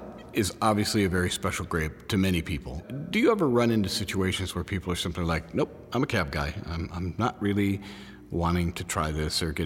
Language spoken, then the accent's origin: English; Cleveland, Ohio, United States; I'm from Cleveland.